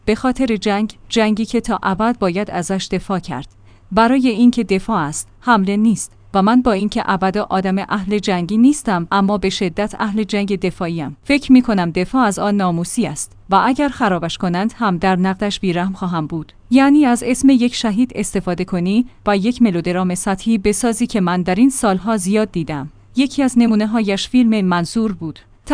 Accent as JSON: {"language": "Persian", "country": "Iran", "said": "ما ایرانی هستیم. یک چیزهایی برایمان حرمت دارد."}